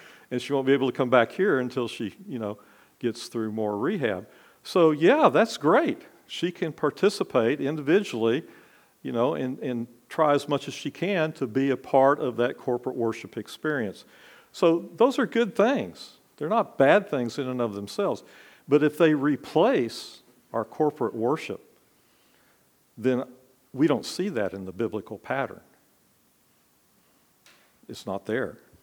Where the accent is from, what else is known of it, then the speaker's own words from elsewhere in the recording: Austin, Texas, United States; Well, I grew up down in the University of Texas in Austin before it was the University of Texas at Austin.